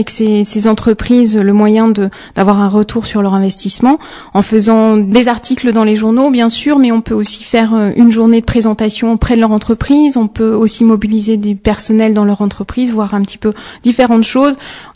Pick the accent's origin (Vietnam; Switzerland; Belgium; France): France; Normandy; moi je suis normande, on est des filles de l'Ouest